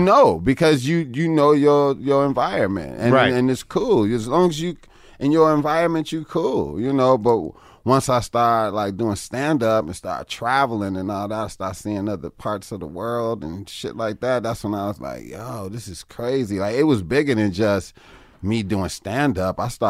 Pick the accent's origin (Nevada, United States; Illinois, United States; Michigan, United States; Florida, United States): Illinois, United States; Chicago; And I'm from Chicago, so we got like different gangs, like Folks and Vice Lords.